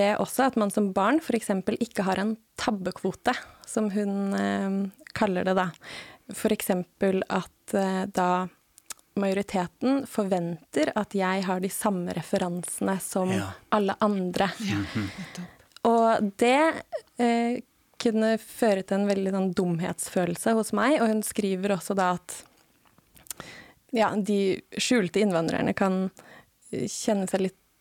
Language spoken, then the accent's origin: Norwegian; Rakkestad, Østfold, Norway; also born or lived in Ås; vokst opp på landet. Mm-hmm. Først I Ås og så I Rakkestad. Og har bodd lenge I Bergen, og nå I Oslo.